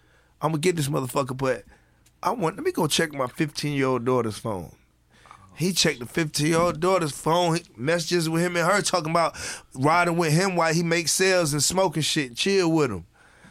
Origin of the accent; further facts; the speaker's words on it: Fayetteville, United States; So it's the local rapper in my city. I'm from Fayetteville, by half the West Side.